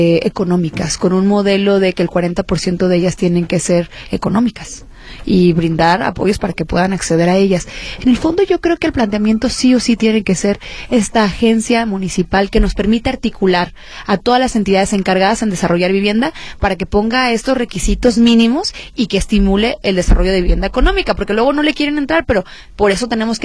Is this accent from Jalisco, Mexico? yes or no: yes; Guadalajara, Jalisco, Mexico; Yo soy de Talpita y en ese entonces, hace 41 años, las casotas eran de 400 metros.